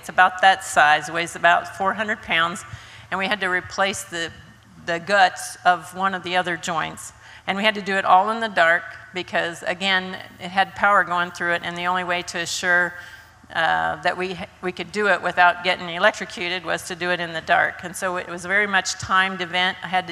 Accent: Iowa, United States; I came from Iowa, and, you know, with number two wire and pliers, my dad said you could fix almost anything.

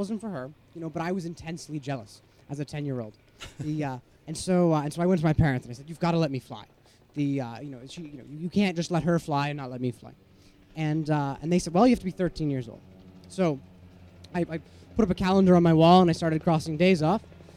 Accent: Rainham, Massachusetts, United States; I'm from Rainham, Massachusetts.

